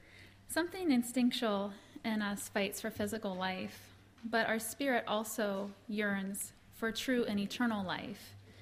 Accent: Plain City, Ohio, United States; I was born and raised in Plain City, Ohio, in what is now a BMA church. I grew up in the country milking goats and taking piano lessons

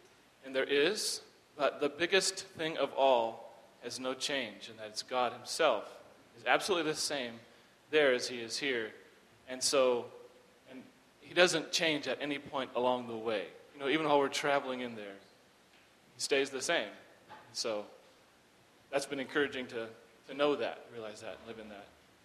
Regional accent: Kansas, United States; But we are very, very glad to say that we grew up in Kansas. We love the community. We love the people.

